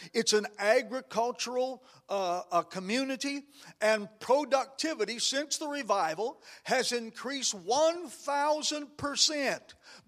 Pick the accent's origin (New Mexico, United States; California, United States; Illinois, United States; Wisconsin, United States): New Mexico, United States; Raton; I told you last time I was here about a revival in my hometown in Raton, New Mexico in 1972